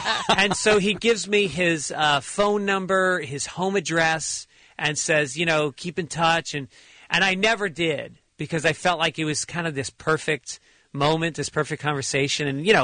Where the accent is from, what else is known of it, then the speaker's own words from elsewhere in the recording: New York, United States; And his father was like two towns over from where I grew up in New York.